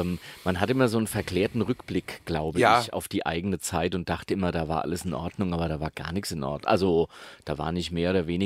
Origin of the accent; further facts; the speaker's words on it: Eddersheim, Hesse, Germany; ich bin ja in Eddersheim aufgewachsen, das ist bei Hattersheim, das wiederum bei Sindlingen, das ist bei Höchst. Also in der Nähe von Frankfurt-Höchst.